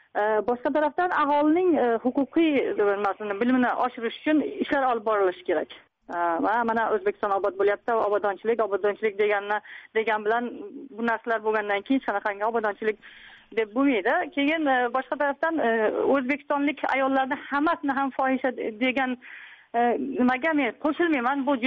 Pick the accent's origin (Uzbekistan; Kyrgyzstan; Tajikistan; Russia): Tajikistan; men Uskudarda yashadim-da, Uskudarda qaysi do'konga kirmang, avval so'raydi. Masalan, qayerliksiz deydi, aksentingizdan bilib, "Ke men tojikistonlik" desam